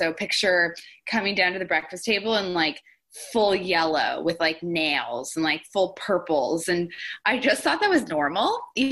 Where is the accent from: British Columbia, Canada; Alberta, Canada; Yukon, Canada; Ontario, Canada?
Ontario, Canada; Toronto; I grew up in Toronto